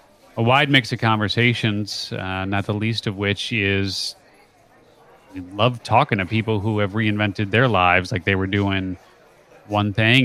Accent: San Diego, California, United States; San Diego.

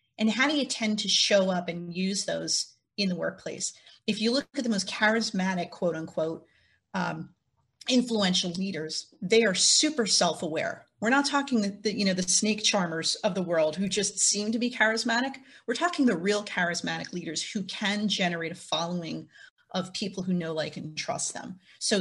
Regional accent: New Jersey, United States; So I'm based in New Jersey, born and raised in New Jersey. You're probably going to ask me about my lack of accent.

